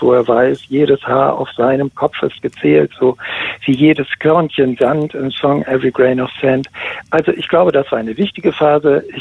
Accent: Bremen, Germany; ich kam aus Bremen als Bremer Jung auf Klassenreise nach West-Berlin

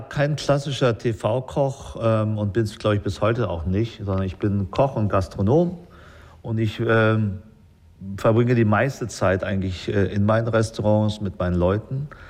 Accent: Berlin, Germany; Ja, ich bin zurückgekommen, weil ich hier aufgewachsen bin. Also wir sind von Spandau damals nach Wilmersdorf, Charlottenburg gezogen, am Oliverplatz.

